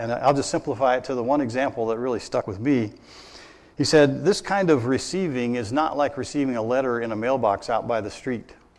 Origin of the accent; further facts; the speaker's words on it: Evansville, Indiana, United States; If somebody said that to you, I came from Evansville, Indiana.